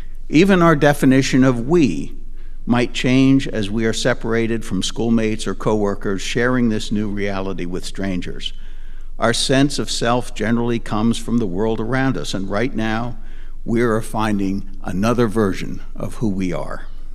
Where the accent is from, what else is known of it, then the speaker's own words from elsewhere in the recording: New England, United States; also born or lived in Pennsylvania; Growing up in New England and Pennsylvania, autumn was always my favorite season.